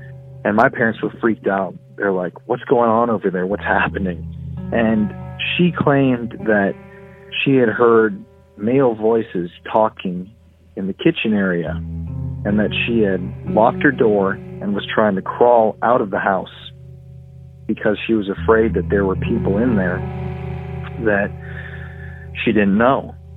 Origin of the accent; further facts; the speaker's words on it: Sioux Falls, South Dakota, United States; I grew up in Sioux Falls, South Dakota, which is part of the Midwest, 4 hours from a big city